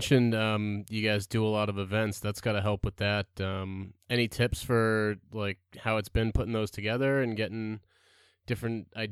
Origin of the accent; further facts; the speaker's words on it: Boston, Massachusetts, United States; Yeah, because I'm from the Boston area